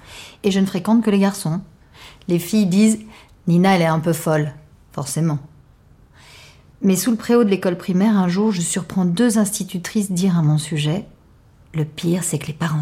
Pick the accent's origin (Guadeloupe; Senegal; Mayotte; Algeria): Algeria; now in France; Je perds mon accent en quelques jours, je refais ma vie, je deviens une vraie Française. Et je m'inflige cette extrême violence de déchirer toutes mes photos de classe d'avant et de ne pas répondre aux lettres de mes amis algériens.